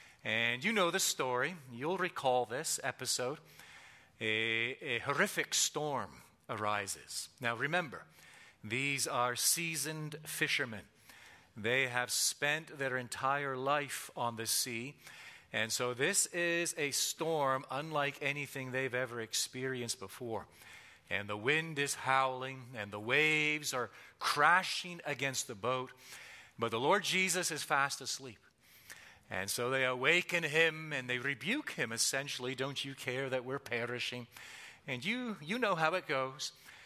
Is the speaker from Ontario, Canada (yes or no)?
yes; Ontario, Canada; now in United States; I mean, growing up in Southern Ontario, Boston, Philadelphia, New York, sounded like they were speaking a different language. And for the past 15, 16 years, we've lived in Texas.